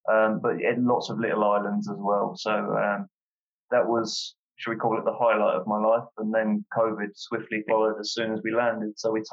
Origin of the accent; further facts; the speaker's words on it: Hartford, United Kingdom; which at the time was based in my hometown of Hartford